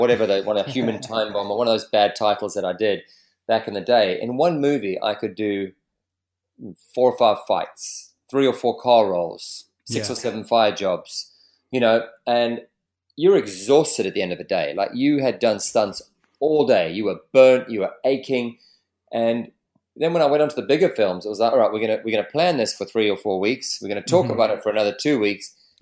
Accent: South Africa; American TV shows that I grew up in South Africa watching, like The Dukes of Hazzard, The Fall Guy

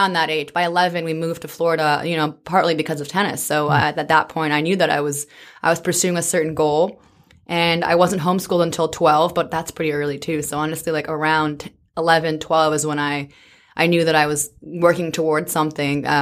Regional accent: British Columbia, Canada; I grew up in British Columbia from the age of 5 or so, and that's where I remember playing on, you know, outdoor courts

